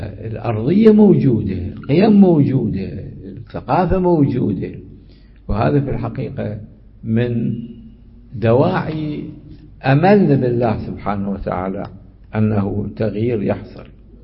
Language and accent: Arabic; Iraq; حدث عندنا في العراق